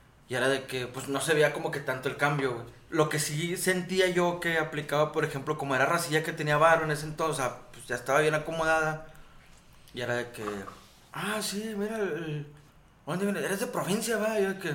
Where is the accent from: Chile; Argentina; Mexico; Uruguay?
Mexico; Monterrey, Nuevo León; now in Mexico City, Mexico; la primera vez cuando me fui de Monterrey al DF, y llegué al colegio